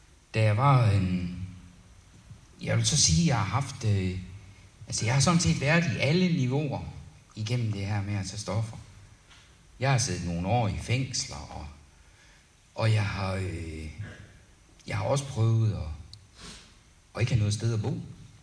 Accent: Copenhagen, Capital Region of Denmark, Denmark; Jeg er født og opvokset i København.

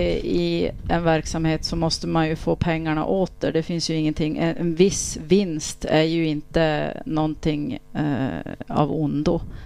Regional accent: Åskogen, Norrbotten County, Sweden; Och jag är ursprungligen från Norrbotten i en liten by som heter Åskogen ovanför Boden. Och har bott här i 10 år.

